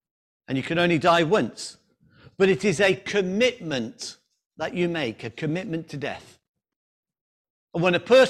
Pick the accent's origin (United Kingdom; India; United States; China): United Kingdom; Coventry, West Midlands; I can remember when I lived in the Midlands, so in my hometown of Coventry, there's an area called Spon End